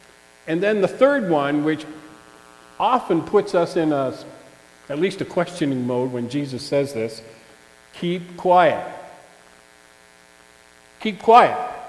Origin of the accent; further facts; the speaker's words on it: New Brunswick, Canada; we grew up and lived in New Brunswick, my wife and I, and we were living in Fredericton